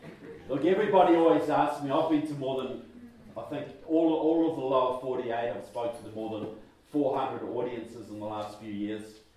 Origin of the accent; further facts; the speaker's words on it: New Zealand; Look, I'm from New Zealand.